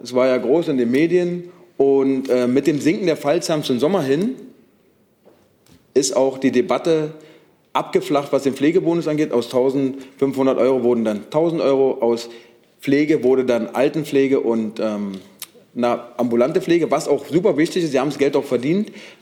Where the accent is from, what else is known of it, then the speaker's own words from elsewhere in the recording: Brandenburg, Germany; ich komme aus Brandenburg, kurz vor der Grenze von Berlin